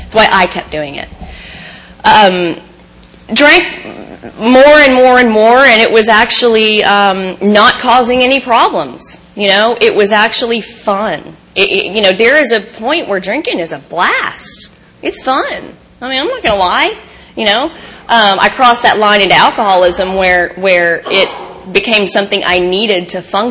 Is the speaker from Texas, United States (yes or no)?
yes; Texas, United States; I am from Texas, so I'm sorry if I talk funny. I'm not sorry.